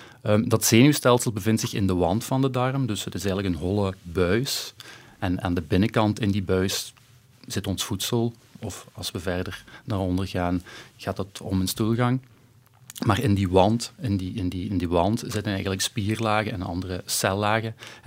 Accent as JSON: {"language": "Dutch", "town": "Hasselt", "region": "Flanders", "country": "Belgium", "said": "Ik ben van Hasselt. Dat is duidelijk, hè?"}